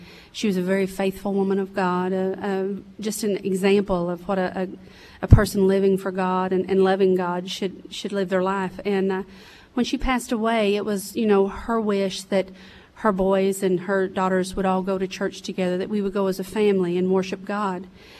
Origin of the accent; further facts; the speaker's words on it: Kentucky, United States; Well, I was born and raised in Round County, Kentucky.